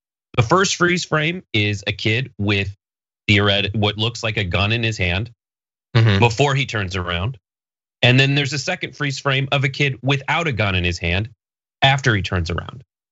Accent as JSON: {"language": "English", "region": "California", "country": "United States", "said": "Like, I'm from the San Fernando Valley, and knowing a lot of people who are having bar mitzvahs"}